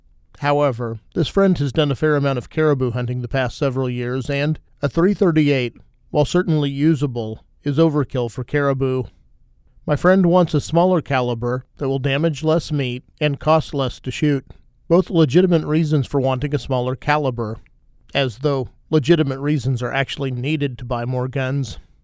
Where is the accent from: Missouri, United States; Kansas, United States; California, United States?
Kansas, United States; First, big game hunting in Kansas, my home state, is a pretty limited affair